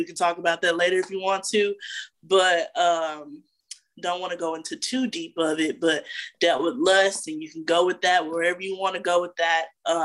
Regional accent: Memphis, Tennessee, United States; So, of course, you know … I grew up in Memphis, Tennessee. I come from like a family-oriented church.

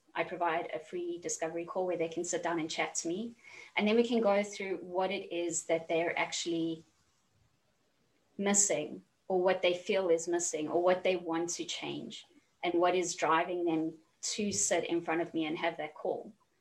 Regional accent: South Africa; now in London, United Kingdom; I currently live in London. I'm from South Africa

